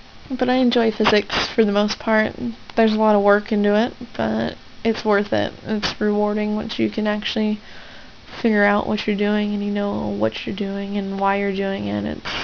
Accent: San Diego, California, United States; also born or lived in Coronado, United States / Hawaii, United States; I'm from San Diego. I was pretty much born and raised here. I was actually born in Coronado on July the 18th of 85, so I just turned 21.

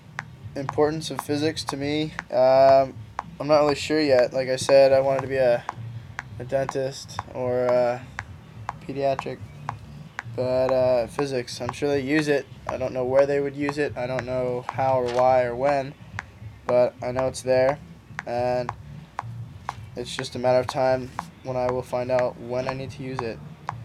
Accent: Imperial Beach, California, United States; I grew up in Imperial Beach, California. I've lived there my entire life, 19 years.

